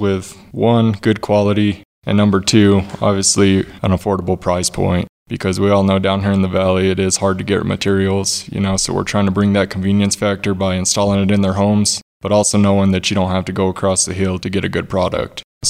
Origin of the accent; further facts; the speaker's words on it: Monte Vista, Colorado, United States; You know, if you're from the valley, you understand that there's a lot to do around here. You got the mountains, you could go up and fish, and it's just a good rural area to grow up in.